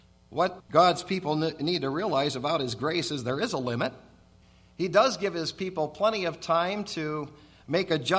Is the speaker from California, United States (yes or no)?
no; Otsego, Michigan, United States; I grew up in Otsego, Michigan.